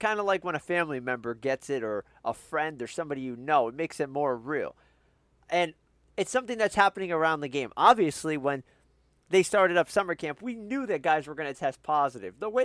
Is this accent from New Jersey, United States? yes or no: yes; New Jersey, United States; and I'm from New Jersey, you guys know that. I say it every show. I'm proud of where I'm from.